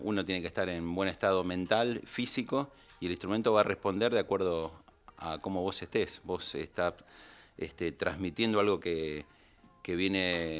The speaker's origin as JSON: {"language": "Spanish", "region": "Tucumán", "country": "Argentina", "tie": "born or raised there", "said": "Yo me crié en Tucumán"}